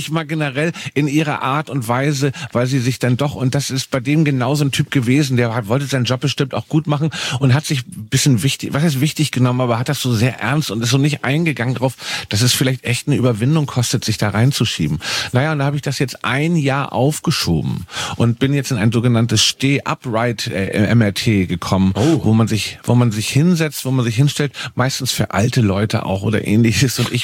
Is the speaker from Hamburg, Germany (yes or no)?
yes; Hamburg, Germany; Also wie bei uns in Hamburg.